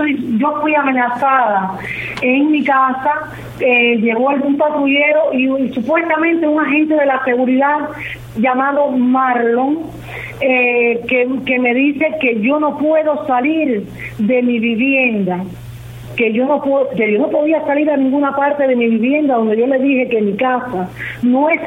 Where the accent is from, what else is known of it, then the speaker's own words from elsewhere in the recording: Cuba; de nosotros como seres humanos, como cubanos